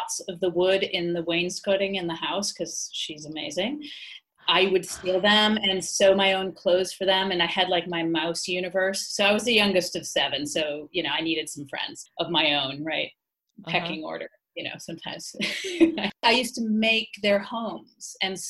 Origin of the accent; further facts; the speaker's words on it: Massachusetts, United States; moved away as an adult; now in Mallorca, Spain; I am on the island of Mallorca, which is off the peninsula of Spain, the mainland of Spain. And I am originally from Massachusetts, witch burning zone north of Boston. And I've been here for 16 years living as an expat and an artist.